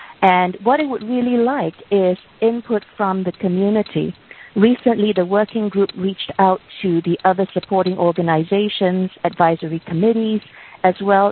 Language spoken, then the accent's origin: English; Singapore; now in United States; although I'm based primarily in the United States, my hometown is Singapore, and I'm actually talking to you from the Singapore office.